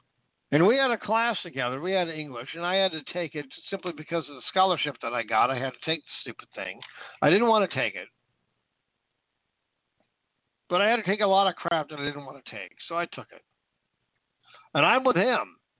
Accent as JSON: {"language": "English", "region": "Washington", "country": "United States", "tie": "born or raised there", "also_born_or_lived": "California", "lives_now": "Long Island, United States", "said": "I grew up in Washington State, and Washington's liberal. The place that I grew up was not that liberal. We really weren't liberal. And where I live here in Long Island, not liberal."}